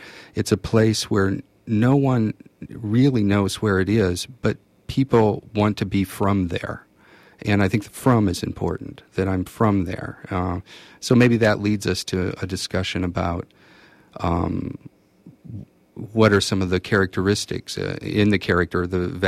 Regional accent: Indiana, United States; when I would just tell the sort of stories about growing up in Indiana

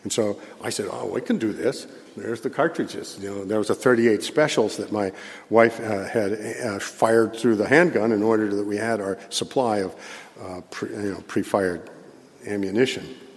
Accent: Montana, United States; born there; We're both from the Flathead Nation. I was born there, and my family had been, you know, living on Flathead soil for 100-some years.

